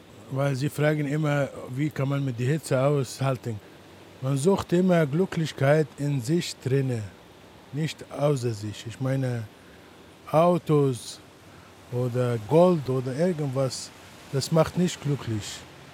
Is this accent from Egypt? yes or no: yes; Aswan, Aswan Governorate, Egypt; German is a second language; now in Germany; Ich komme aus Aswan. Ich bin gebürtiger Ägypter. Es ist ganz heiß auch. Haben wir Staudamm, Hitze, trockene Zeit, Wüste.